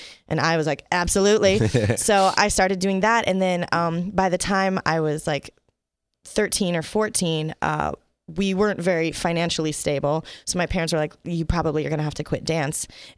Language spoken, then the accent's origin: English; Cincinnati, Ohio, United States; I grew up in Cincinnati.